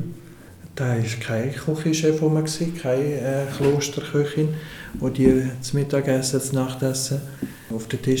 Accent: Grisons, Switzerland; Gut, als Bündner.

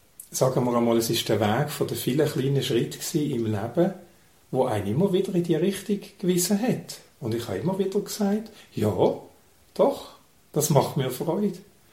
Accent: Basel, Basel-Stadt, Switzerland; Meine Familie väterlicherseits lebt dort. Das sind Hindus. Mütterlicherseits komme ich aus der Ostschweiz aufgewachsen, bin ich in Basel.

